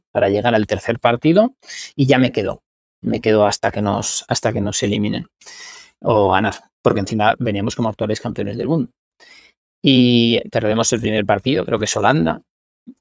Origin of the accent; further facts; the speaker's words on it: Spain; moved away; cuando yo salí de España